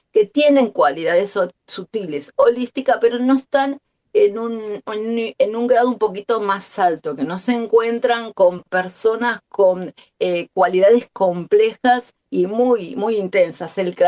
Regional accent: Argentina; somos argentinos y necesitamos entrar en un lugar y ver 155.403 títulos

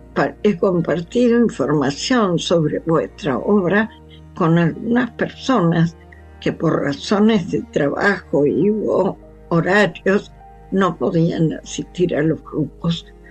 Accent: Argentina; also born or lived in La Plata; now in Madrid, Spain; Soy argentina y vivo en Madrid desde hace 20 años.

